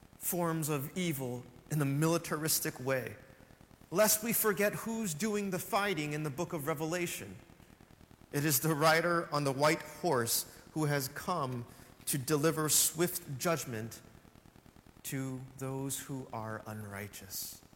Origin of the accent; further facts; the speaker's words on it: United States; when that which concerns us are only the things that are American, because I am an American.